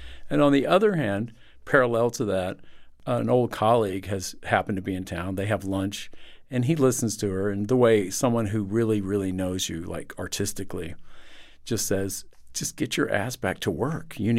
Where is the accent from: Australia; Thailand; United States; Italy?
United States; Texas; As a Texan, I was a big Beto supporter